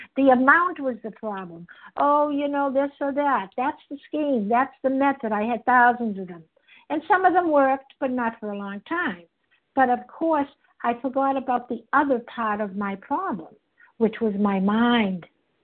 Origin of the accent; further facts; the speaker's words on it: Boston, Massachusetts, United States; I'm from Boston.